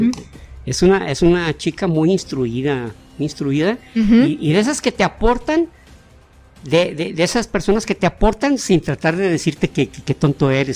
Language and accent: Spanish; Jalisco, Mexico; somos de Jalisco, parte de un gran país